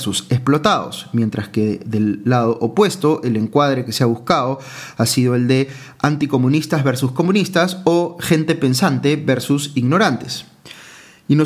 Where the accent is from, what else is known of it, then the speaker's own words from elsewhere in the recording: Peru; Los peruanos y peruanas somos trabajadores, cálidos, fraternales, luchadores.